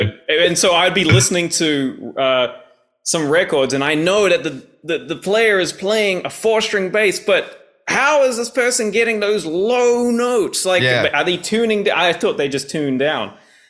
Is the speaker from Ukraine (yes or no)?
no; New Zealand; growing up in New Zealand, they didn't really have six string